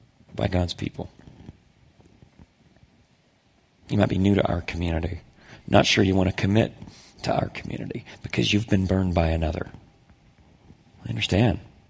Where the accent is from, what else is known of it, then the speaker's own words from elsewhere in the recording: Oklahoma, United States; I remember that literally being true for me in my childhood, growing up in Oklahoma.